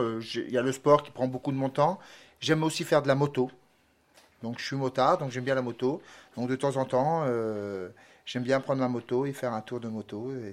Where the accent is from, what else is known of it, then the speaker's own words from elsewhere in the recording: Saint-Amand-Montrond, Centre-Val de Loire, France; born there; Bien oui, je suis né en France et à Saint-Amand-Moron, plus précisément dans Cher, si tout le monde connaît. Donc je suis bien né en France et d'une maman française.